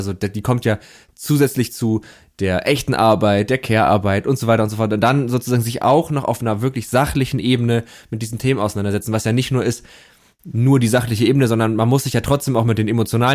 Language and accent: German; Hamburg, Germany; ich wohne tatsächlich mein Leben lang in derselben Stadt sogar und natürlich fühle ich mich als, in meinem Fall als Hamburger